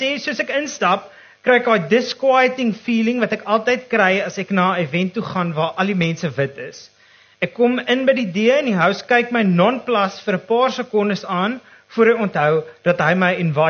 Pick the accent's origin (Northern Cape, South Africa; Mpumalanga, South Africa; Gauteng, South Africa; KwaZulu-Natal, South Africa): Gauteng, South Africa; Johannesburg; now in Stellenbosch, South Africa; ek as 'n transplante Joburger voel ek kan dit as 'n topic aanroer omdat ek hier aanland